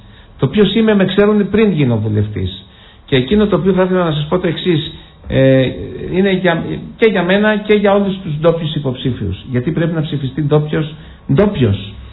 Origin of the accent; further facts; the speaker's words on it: Ionian Islands, Greece; θα παραμείνω πάλι στην Κεφαλονιά. Άρα θα έχω πάλι τον πόνο μου και την έγνοια μου για το νησί μου.